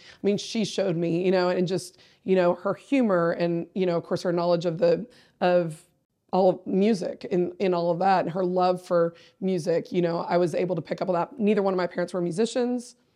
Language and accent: English; Plano, Texas, United States; my experience growing up in Plano, you know, 6 through 12, like, those people showed me that that's what I wanted